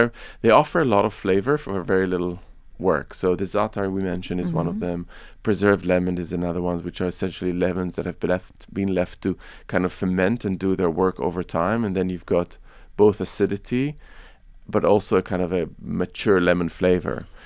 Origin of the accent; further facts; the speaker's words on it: Israel; also born or lived in Lebanon / Palestine; I grew up in Israel, in Lebanon, in Palestine.